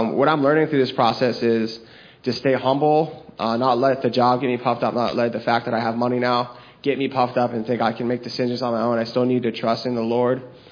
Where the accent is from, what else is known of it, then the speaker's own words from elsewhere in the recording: Bradenton, Florida, United States; And I'm 35. I'm from Bradenton.